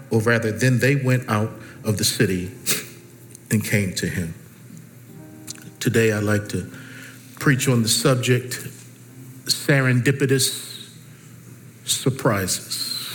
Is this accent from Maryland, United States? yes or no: yes; Baltimore, Maryland, United States; some of my history growing up in Baltimore, Maryland.